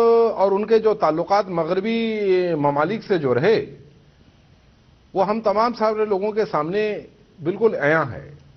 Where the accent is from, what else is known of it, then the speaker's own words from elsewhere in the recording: India; میں تو مصر کا باشندہ نہیں ہوں، شہری نہیں ہوں، میں تو ہندوستانی ہوں